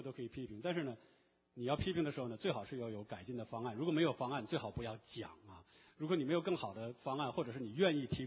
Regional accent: China; 那我们中国人其实很多时候非常的含蓄啊

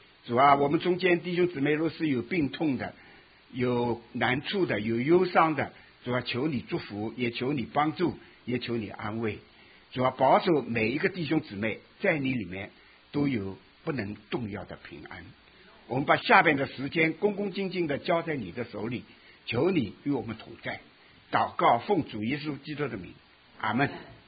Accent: United States; 我们美国人没有一个不欠债的，

